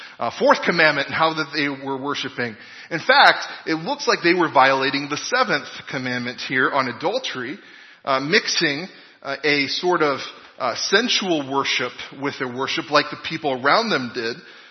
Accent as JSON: {"language": "English", "country": "United States", "said": "I don't really understand that too, because I'm an American, and we don't really speak about royalty since we kicked King George out for bossing us around."}